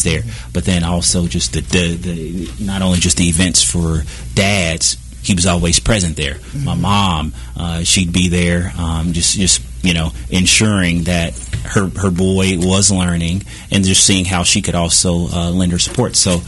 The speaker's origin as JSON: {"language": "English", "town": "Kansas City", "country": "United States", "tie": "born or raised there", "said": "So you had this this black boy, you know, from Kansas City whose parents were involved"}